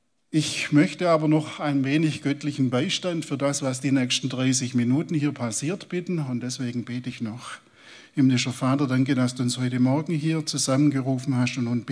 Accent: Lunzingen, Baden-Württemberg, Germany; also born or lived in Ostfildern; Ich komme vom kurz vor dem Ende der Welt aus Lunzingen.

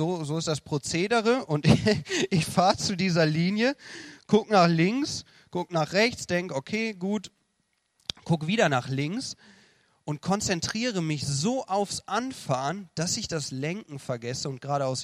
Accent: Central Germany, Germany; zumindest da oben in der Mitte Deutschlands, wo ich herkomme, gibt's diese Verkehrsübungsplätze.

